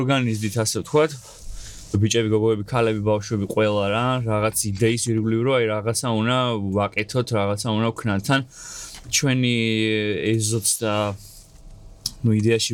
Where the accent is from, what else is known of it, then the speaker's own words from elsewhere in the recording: Tbilisi, Georgia; moved away as an adult; მე ვიყავი საზვარგარეთ 5 წელი წასული და 2019-ში ჩამოვედი დიდუბეში ჩემთან ბუბანში, სადაც გავიზარდე დავიბადე